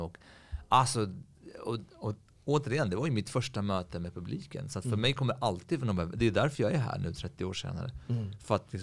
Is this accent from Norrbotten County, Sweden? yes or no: no; Örebro, Örebro County, Sweden; Alltså jag kom ju från Örebro.